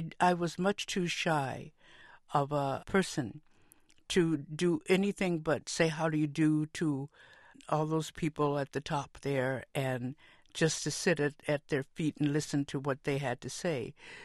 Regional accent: United States; My personal experience was I was a little black girl growing up in the United States

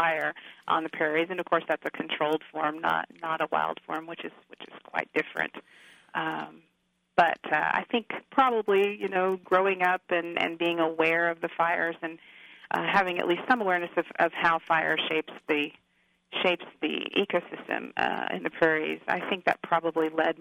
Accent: Augusta, Kansas, United States; The Wheaton story, it strikes me because that's the part of Kansas I'm from. I'm from Augusta, which is right near El Dorado.

